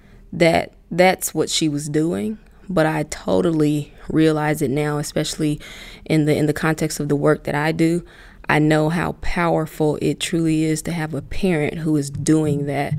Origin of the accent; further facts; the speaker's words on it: Memphis, Tennessee, United States; I grew up right here in Memphis, Tennessee.